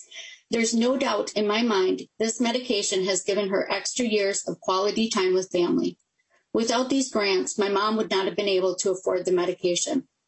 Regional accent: Rochester, Minnesota, United States; and I'm a constituent from Rochester, Minnesota.

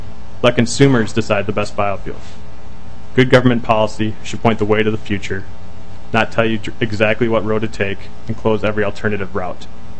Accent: St. Paul, Minnesota, United States; I myself was born and raised in St. Paul, attended Crete and Durham Hall for high school

